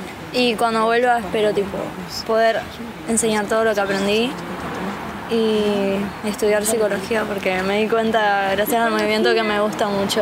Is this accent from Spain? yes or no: no; Argentina; de Argentina.